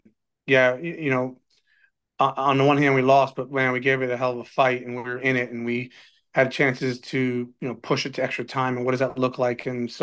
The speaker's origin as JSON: {"language": "English", "region": "New Jersey", "country": "United States", "said": "I'm from New Jersey"}